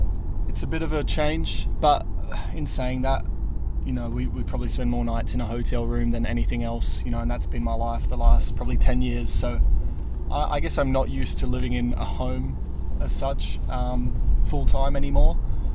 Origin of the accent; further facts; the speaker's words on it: Australia; as you can tell I am Australian and I need sunshine to function.